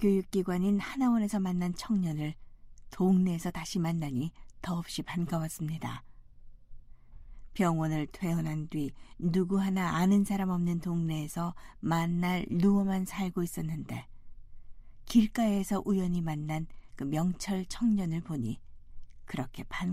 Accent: North Korea; 나 북한에서 온 탈북자라고 인사를 했습니다.

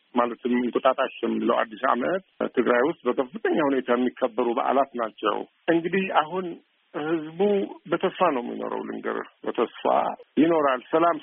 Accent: Tigray, Ethiopia; እኔ እዚሁ ከተማ ውስጥ ነው ያለሁት። እዚህ ተወለድኩ፣ እዚህ ያደኩ፣ እዚህ ያረጀሁት። አሁን እዚህ ነው ያለሁት።

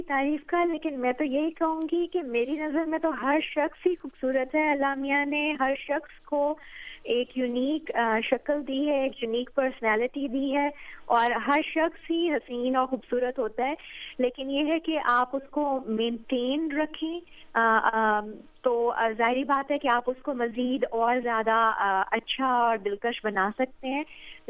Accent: Lahore, Punjab, Pakistan; ہم لوگ پنجاب لاہور سے ہیں،

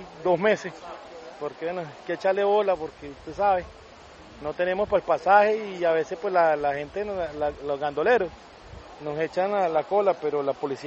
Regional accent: San Felipe, Yaracuy, Venezuela; moved away; Me vine en el 2018, venimos de San Felipe de Yaracuy, pasamos por Cúcuta, nos fuimos por toda la carretera, la gente nos colaboraba, nos daban refresco, nos daban comida. Bueno, y llegamos hasta Bogotá.

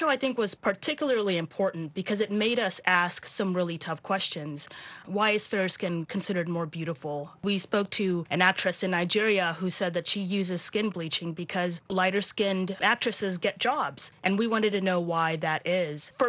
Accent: South Sudan; I'm from South Sudan, so we are one of the darkest people in the world.

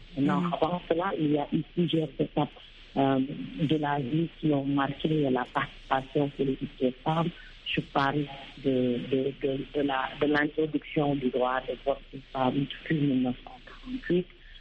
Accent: Togo; Je dirais que chez moi au Togo, la participation des femmes reste encore minoritaire.

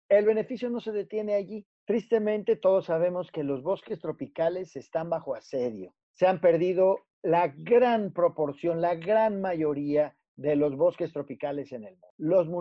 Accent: Mexico; yo como mexicano, ¿qué te voy a poder decir

